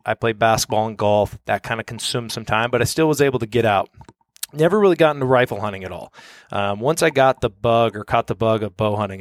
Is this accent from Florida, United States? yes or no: no; Minnesota, United States; So I was born and raised in Minnesota, central Minnesota.